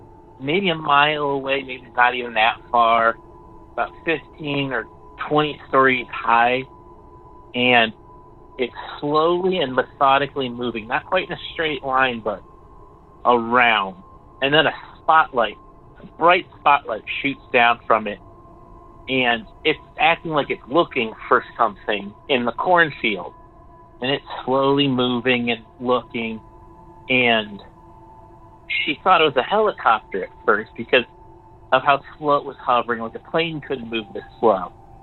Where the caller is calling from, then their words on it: Ohio, United States; I'm calling from Ohio.